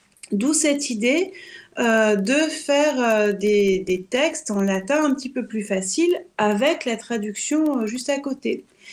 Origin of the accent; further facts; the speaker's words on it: Montpellier, Occitanie, France; now in Paris, France; J'arrivais de ma province, qui n'est pas très loin de la vôtre, hein, parce que je venais de Montpellier.